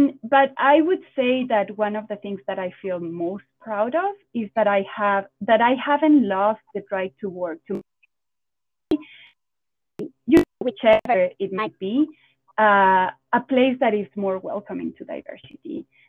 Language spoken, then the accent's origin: English; Quito, Pichincha, Ecuador; English is a second language; Yeah. So I guess saying that I'm an Ecuadorian. I was born and raised and lived in Quito, the capital of Ecuador, for most of my life.